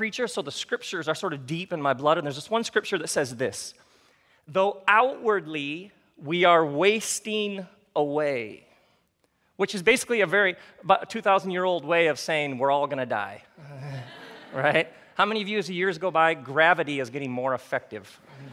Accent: Michigan, United States; Now, I grew up in Michigan. Michigan. Michigan, America's high five.

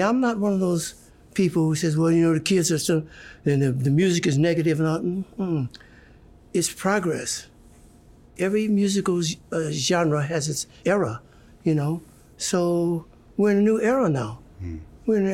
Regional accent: Detroit, Michigan, United States; And there were areas in Detroit. I grew up in Detroit.

